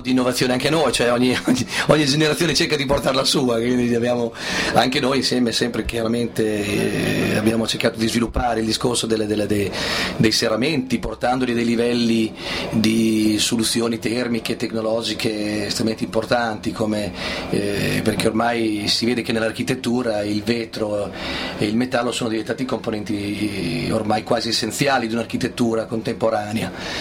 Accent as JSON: {"language": "Italian", "town": "Bagnara di Romagna", "region": "Emilia-Romagna", "country": "Italy", "said": "noi veniamo dalle parti della Romagna, siamo al confine con l'Emilia, siamo di Bagnara di Romagna che è un piccolo paese al confine con l'Emilia vicino sul fiume Santerno, siamo quindi vicino a Imola, fra Imola, Lugo e Faenza come posizione geografica"}